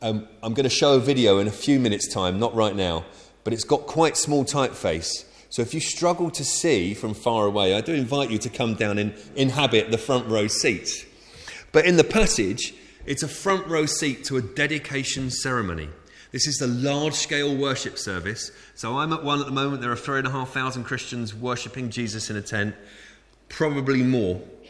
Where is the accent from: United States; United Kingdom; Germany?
United Kingdom; Bristol, South West England; I mean, I come from Bristol.